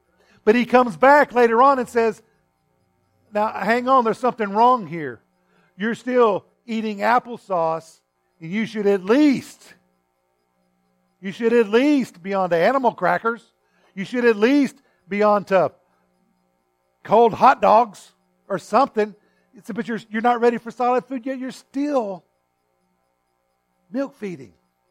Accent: Texas, United States; especially in the where I grew up in the West Texas sun, where the sweat evaporated as fast as it came out.

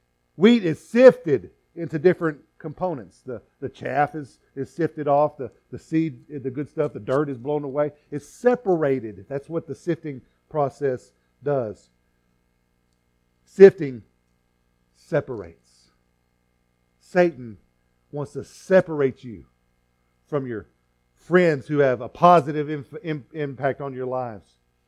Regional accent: Texas, United States; You know, from where I grew up in West Texas, if a snake rattles, it's bad.

